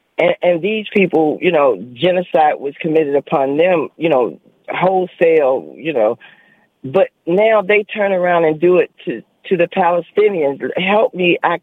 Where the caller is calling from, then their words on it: Washington, District of Columbia, United States; calling from D.C.